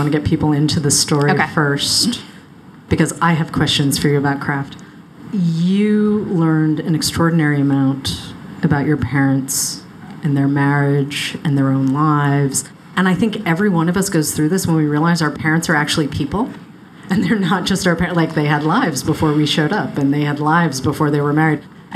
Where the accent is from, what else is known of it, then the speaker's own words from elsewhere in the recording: Boston, Massachusetts, United States; I mean, I'm a Bostonian living in exile by choice.